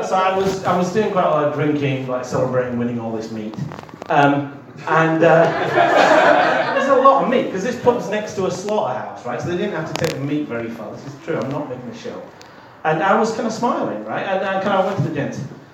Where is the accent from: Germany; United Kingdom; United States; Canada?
United Kingdom; Yorkshire and the Humber; When I grew up in Yorkshire